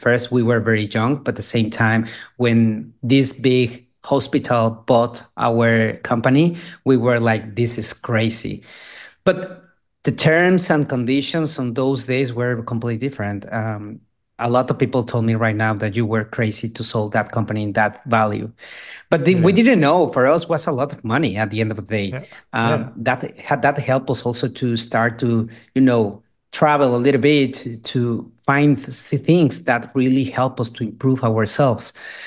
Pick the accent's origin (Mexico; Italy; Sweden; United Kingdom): Mexico; English is a second language; now in United States; I'm from Mexico. I'm Latino. And but now living in the US, but I raised and born in Mexico.